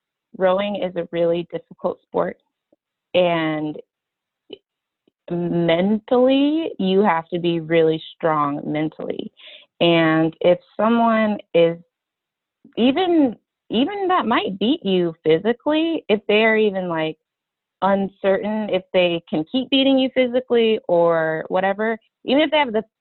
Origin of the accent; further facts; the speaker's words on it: Midwest, United States; I grew up with in the Midwest. I grew up with people who liked to say things like all lives matter.